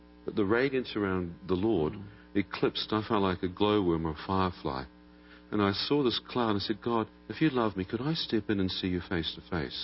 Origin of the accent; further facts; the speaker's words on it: New Zealand; I come from New Zealand, like Lord of the Rings country